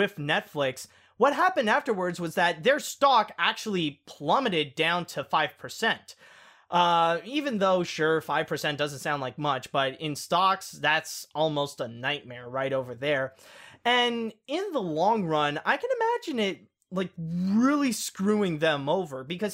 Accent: Canada; Sadly, as a Canadian, I guess I'm not going to see what Disney is going to do with it

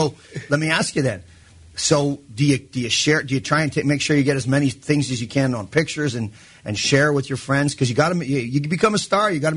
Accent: Porcupine Plain, Saskatchewan, Canada; But I'm from Porcupine Plain, but it's a little. I'm from a farm between there and Kelvington, Saskatchewan.

